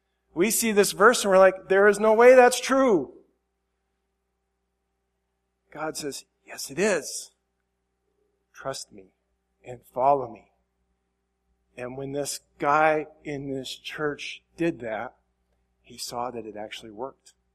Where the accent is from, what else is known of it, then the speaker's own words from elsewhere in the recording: Council Bluffs, Iowa, United States; I grew up in Council Bluffs, Iowa, which, like the name, has these bluffs that supposedly the Indians held council meetings on.